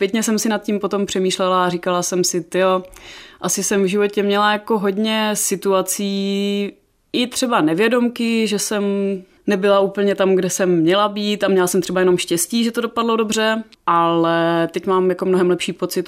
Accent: Silesia, Czechia; A já tím, že jsem tady ze Slezska, tak jsem měla to štěstí, že jsem se mohla připojit.

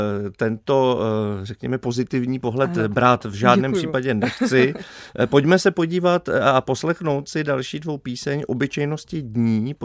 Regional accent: Karviná, Moravian-Silesian Region, Czechia; born there; Jo, ale byl jsem narozen v Karvine 4 ráji.

